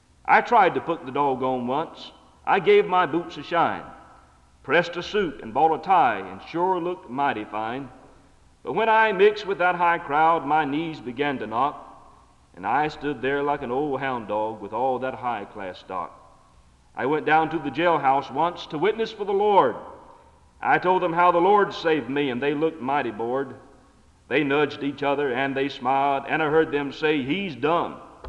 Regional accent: Pembroke, North Carolina, United States; I replied that I was from Pembroke, North Carolina. And I was proud

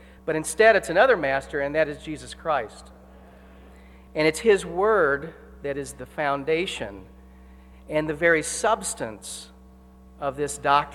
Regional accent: Phoenix, Arizona, United States; I grew up in Phoenix, Arizona. And I was the oldest of three.

